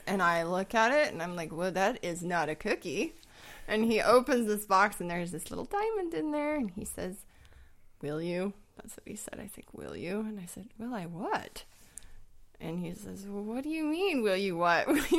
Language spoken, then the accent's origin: English; Bozeman, Montana, United States; I grew up in Bozeman, Montana, which has some of the most epic skiing in the world